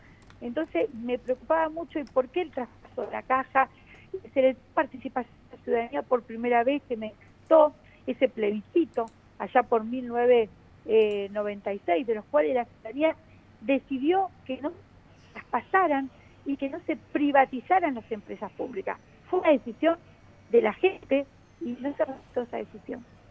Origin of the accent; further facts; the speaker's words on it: Argentina; sigo siendo la única argentina